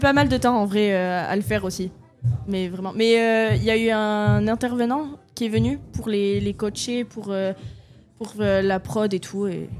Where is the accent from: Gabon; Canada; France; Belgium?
France; Saint-Jean-de-Luz, Nouvelle-Aquitaine; On vient de Saint-Jean-de-Luz, du lycée Ramiro Arroué.